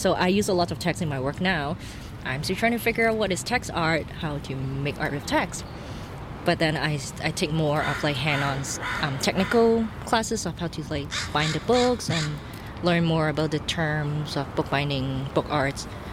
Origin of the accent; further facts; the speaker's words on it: Hong Kong; And I was from Hong Kong, and then art in Hong Kong is not really a thing that get appreciated.